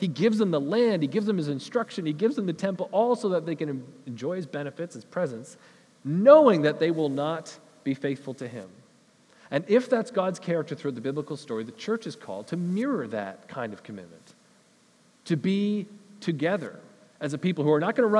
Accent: Western Canada, Canada; And even as Western Canadian people, we have assumptions right away about what love is.

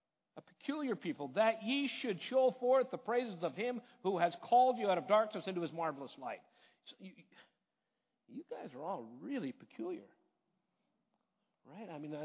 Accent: Canada; I'm a Canadian. I'm automatically a witness for my country.

